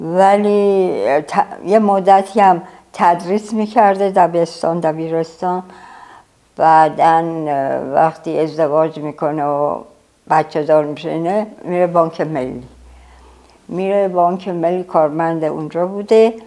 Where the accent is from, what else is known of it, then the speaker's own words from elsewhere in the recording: Tehran, Tehran Province, Iran; من سال 1309 شمسی در تهران به دنیا آمدم که میشه 1930 میلادی و خانوادم اصلشون از ارامنه‌ای بودن که شاه عباس آورده جلفا، بعدن اومدن تهران،